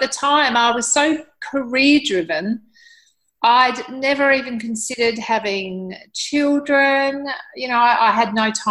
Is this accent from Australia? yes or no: yes; Adelaide, South Australia, Australia; It happened back in my hometown here in Adelaide.